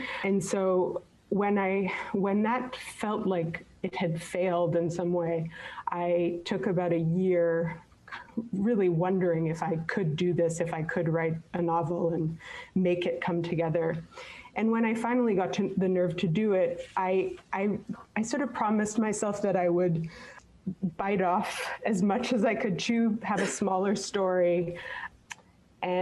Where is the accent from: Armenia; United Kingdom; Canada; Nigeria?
Canada; Montreal, Quebec; now in Boston, United States; I'm originally from Montreal, as you mentioned in your introduction, but I now live in Boston.